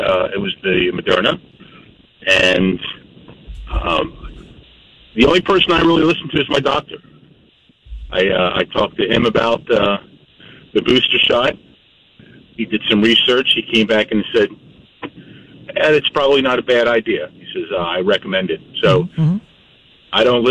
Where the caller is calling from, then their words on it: Rehoboth, United States; Rehoboth.